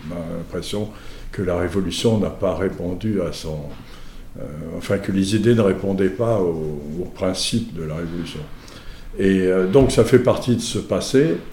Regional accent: Mauritius; je suis mauricien. Donc étant mauricien, et mauricien de l'ethnie qui a été la première arrivée à l'île Maurice

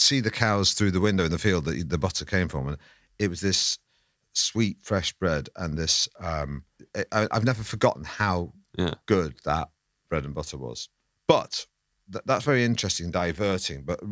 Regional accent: Manchester, North West England, United Kingdom; moved away as an adult; I grew up in Manchester. I never had to descale a kettle till I was 20-something and came down south.

